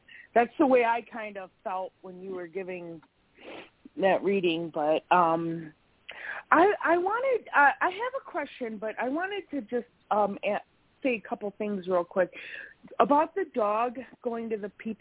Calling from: Wisconsin, United States; from Wisconsin.

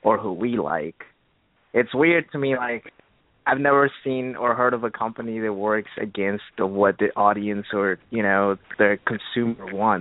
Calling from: Dallas, Texas, United States; from Dallas.

